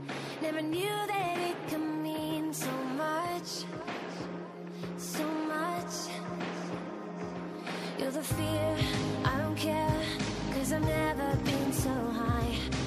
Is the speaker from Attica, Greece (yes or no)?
yes; Kaisariani, Attica, Greece; είμαι από την Κεσαριανή και στο Κομμουνιστικό Κόμμα Ελλάδος.